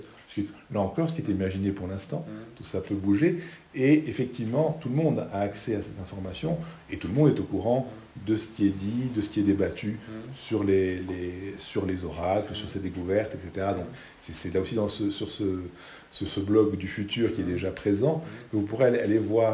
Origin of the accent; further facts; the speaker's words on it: France; now in Belgium; même si je suis français, je réside pour l'instant en grande partie en Belgique.